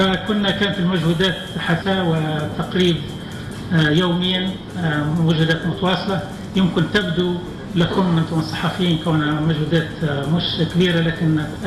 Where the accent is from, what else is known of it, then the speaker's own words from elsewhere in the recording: Tunisia; احنا كسلطات تونسية